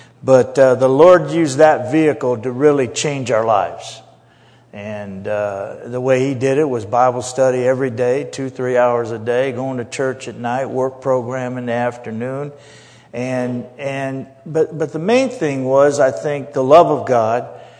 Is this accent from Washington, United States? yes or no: no; Indiana, United States; moved away; I grew up in Indiana, and I hitchhiked to California.